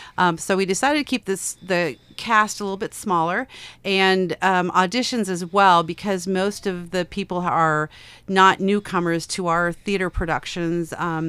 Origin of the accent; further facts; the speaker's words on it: Howard Lake, Minnesota, United States; I'm from Howard Lake.